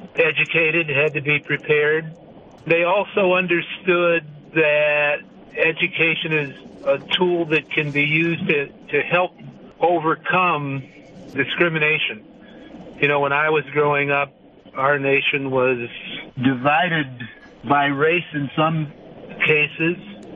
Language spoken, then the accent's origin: English; Canton, Ohio, United States; I grew up in Canton, Ohio. I am the fourth of four children